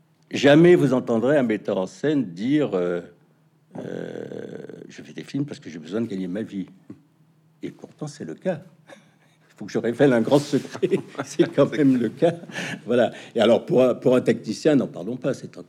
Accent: Marseille, Provence-Alpes-Côte d'Azur, France; moved away; moi, j'étais provincial, je venais de Marseille. Quand je suis arrivé à Paris

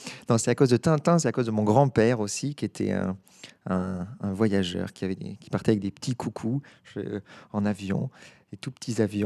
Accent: Le Bouscat, Nouvelle-Aquitaine, France; J'ai grandi à Bruges-le-Bouscat, pile à la frontière. Mais je venais à Bordeaux toujours, bien sûr, et j'ai fait mes études au lycée Camille Julian ainsi qu'au conservatoire de Bordeaux.

